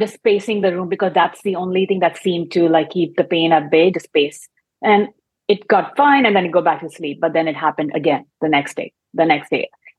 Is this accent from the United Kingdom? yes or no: no; India; English is a second language; moved away as an adult; now in United States; So I'm an Indian immigrant. This year marked my 20 years in this country.